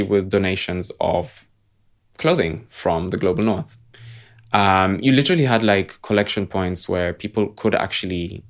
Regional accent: Uganda; Yeah, I grew up in Uganda

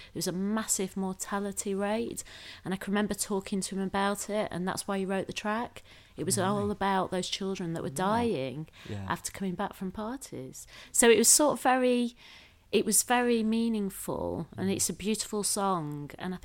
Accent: Manchester, North West England, United Kingdom; accent: Mancunian; But I think … in my Mancunian French accent, is just a great song.

